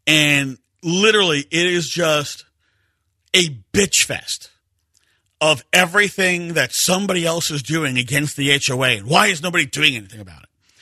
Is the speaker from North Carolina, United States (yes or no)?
no; New York, United States; I guess because I'm from New York